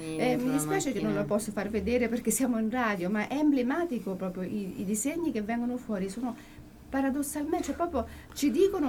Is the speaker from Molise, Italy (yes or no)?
yes; Molise, Italy; Io sono non sono umbra, sono molisana